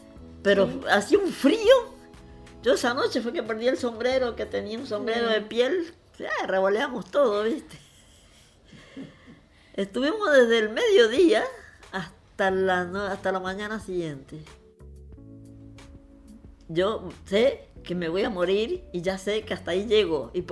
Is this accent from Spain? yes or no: no; Colombia; moved away as an adult; now in Argentina; vinimos de Colombia, estuvimos 5 años en Corrientes.